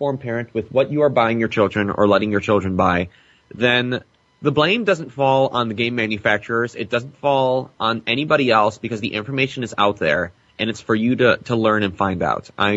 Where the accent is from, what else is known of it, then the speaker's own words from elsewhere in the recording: Wisconsin, United States; I'm from Wisconsin, and we're in the middle of a war as it is